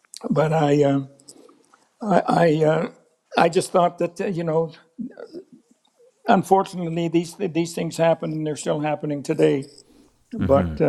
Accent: Fredericton, New Brunswick, Canada; Manny McIntyre, is from my hometown in Fredericton.

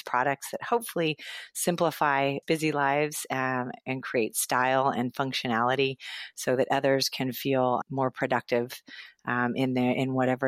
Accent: Los Angeles, California, United States; Gosh, I grew up in Los Angeles, went to UCLA

